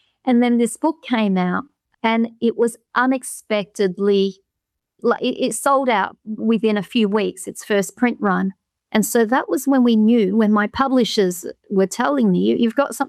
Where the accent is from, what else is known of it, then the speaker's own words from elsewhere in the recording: Australia; I'm an Australian. I was born in Australia, and I grew up here